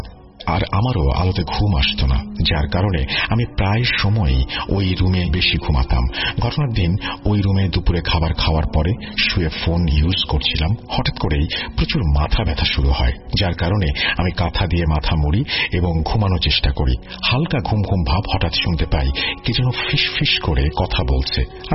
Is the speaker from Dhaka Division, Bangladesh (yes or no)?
yes; Tangail, Dhaka Division, Bangladesh; now in Dhaka, Bangladesh; আমার গ্রামের বাড়ি টাঙ্গাইল সদর। ছোটবেলা থেকে আমি খুব চঞ্চল প্রকৃতির ছিলাম